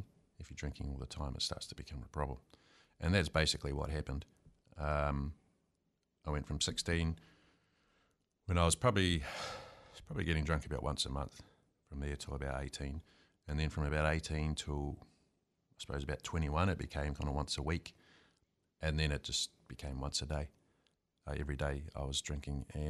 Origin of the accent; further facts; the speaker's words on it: Wellington, New Zealand; I was raised in Wellington, New Zealand, and my upbringing was basically lower middle class, and I had a pretty good childhood.